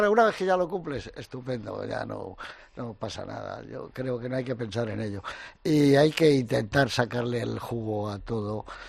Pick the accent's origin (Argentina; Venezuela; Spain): Spain; Madrid, Community of Madrid; also born or lived in Gijón; Yo soy madrileño, como José María García